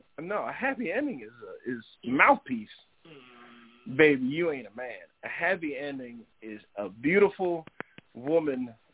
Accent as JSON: {"language": "English", "region": "Northeast", "country": "United States", "said": "That could also be because I'm from the Northeast. There's a lot of Muslims in the Northeast."}